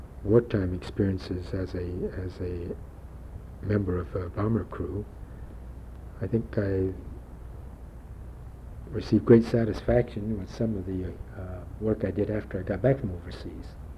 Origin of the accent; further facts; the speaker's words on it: Bakersfield, California, United States; Oh, no, I'd been to Los Angeles because I was brought up in Bakersfield.